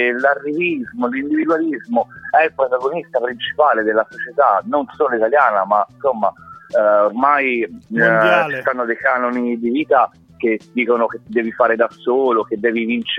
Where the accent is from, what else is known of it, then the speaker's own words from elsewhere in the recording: Tuscany, Italy; io sono toscano, sono sempre qua